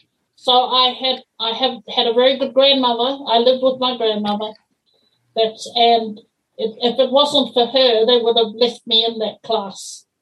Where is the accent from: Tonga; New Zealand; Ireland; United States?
New Zealand; East Coast; So I came from the East Coast, and they're very small schools and very small Maori communities.